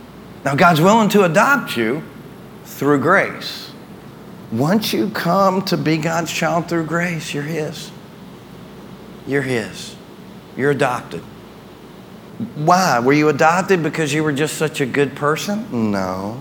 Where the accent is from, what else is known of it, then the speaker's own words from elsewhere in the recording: the South, United States; It's interesting, you know, born and raised in the South.